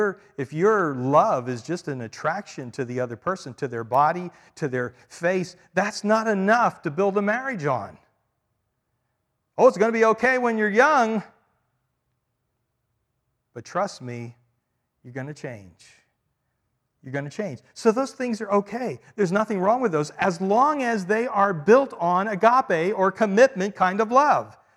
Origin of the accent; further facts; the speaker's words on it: Pennsylvania, United States; I'm from Pennsylvania, so, okay? I'm from 50 miles west of Philadelphia is where I grew up.